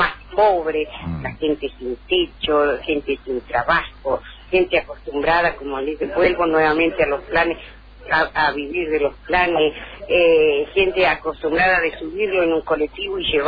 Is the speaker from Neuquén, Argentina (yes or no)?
no; Añatuya, Santiago del Estero, Argentina; soy santiagueña de Añatuya. Y bueno, trabajo mucho allá en mi pueblo.